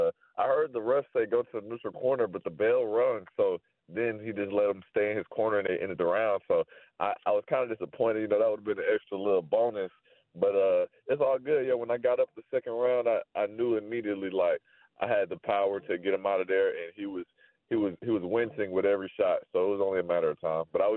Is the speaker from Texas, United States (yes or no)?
no; Atlanta, Georgia, United States; I rep the city. I'm from Atlanta, so that's just in my blood, man.